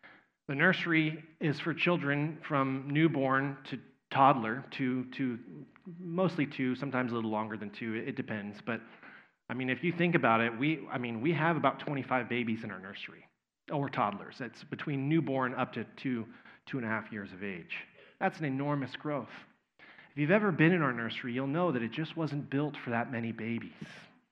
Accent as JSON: {"language": "English", "region": "Texas", "country": "United States", "accent": "Texas", "said": "No, once again, maybe my Texas accent is blurring that A a little bit."}